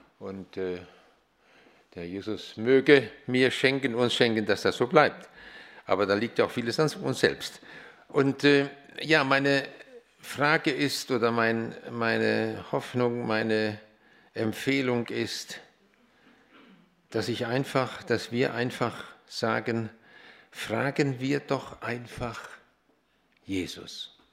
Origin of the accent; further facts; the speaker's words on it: Rinsdorf, North Rhine-Westphalia, Germany; Ja, ich komme aus Rinsdorf, drei Kinder.